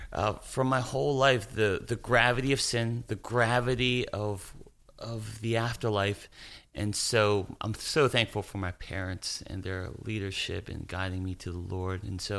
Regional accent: Pennsylvania, United States; Sure. I grew up right outside Philadelphia. My parents, I am Chinese. Not sure if you could tell that from my voice, but for those listening, I am Chinese, and my parents were raised and in America, and I was raised in America

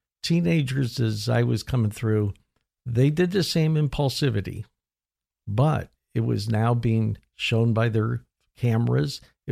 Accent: Pennsylvania, United States; Up in Pennsylvania, Kutztown University, which was about 30 miles west of my hometown.

